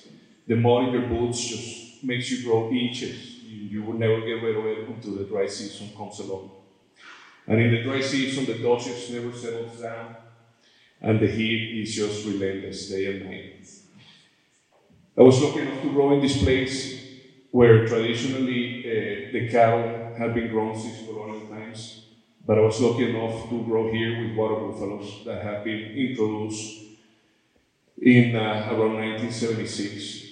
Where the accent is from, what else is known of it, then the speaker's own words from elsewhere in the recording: Los Llanos, Venezuela; I grew up in Venezuela in a bioregion called Los Llanos, that means the flatlands. And it's an area of abundant wildlife.